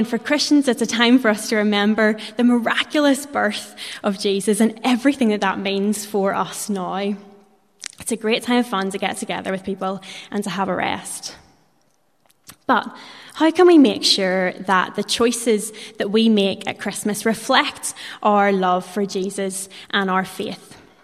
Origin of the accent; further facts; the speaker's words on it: Belfast, Northern Ireland, United Kingdom; I am from Belfast, as you can maybe tell. And my home church is Orangefield Presbyterian. I have grown up in Belfast, apart from a very brief stint in London. I'm back here and loving it.